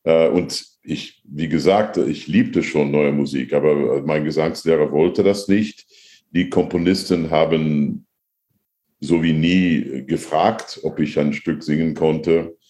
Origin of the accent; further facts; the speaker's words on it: United States; German is a second language; also born or lived in France; weil ich bin Amerikaner und auch Franzose.